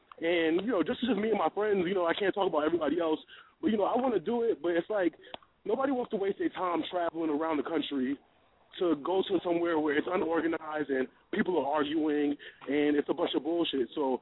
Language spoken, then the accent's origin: English; New York City, New York, United States; now in Atlanta, United States; I actually live in Atlanta, but I'm from New York City.